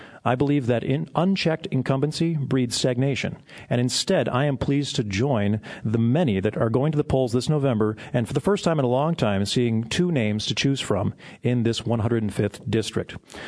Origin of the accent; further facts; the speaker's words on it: Rockford, Illinois, United States; now in Bloomington, United States; I grew up in Rockford, Illinois, in a close-knit family, and after college, my wife and I chose Bloomington Normal to be our home